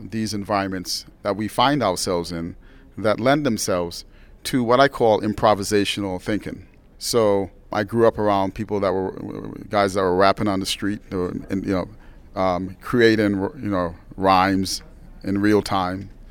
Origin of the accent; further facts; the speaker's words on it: New York City, New York, United States; So, I grew up in New York City, started playing and hanging out in the jazz clubs from the time I was 15 years old.